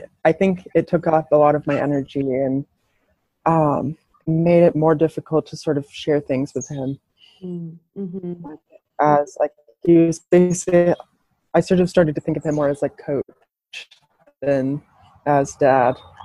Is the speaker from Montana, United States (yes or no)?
yes; Montana, United States; running for my home state, because that was sort of the ethos of the coach at the time. He was like, I want to build a team, like a really strong team from runners from Montana, because we have strong runners